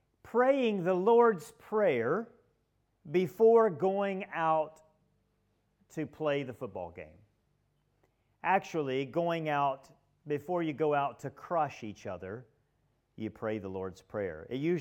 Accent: United States; I'm an American, and Americans love football.

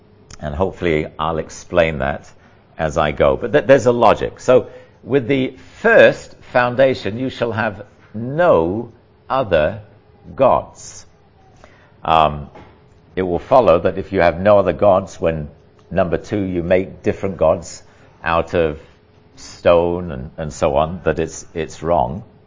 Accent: England, United Kingdom; also born or lived in China; I came from England, and to me, I lived in China a couple of years, and I felt there was a lot of similarity.

